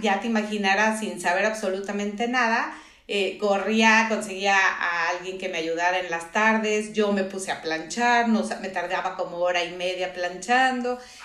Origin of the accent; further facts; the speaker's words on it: Mexico; now in Guadalajara, Mexico; y me vine a vivir aquí a Guadalajara, soy de México